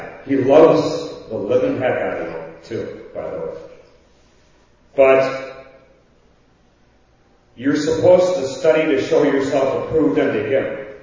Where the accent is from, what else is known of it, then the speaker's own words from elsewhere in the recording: Wisconsin, United States; because I'm come from Wisconsin, and I've had, I've had smoked salmon, you know, a lot. We used to catch salmon and smoke them and eat them like mad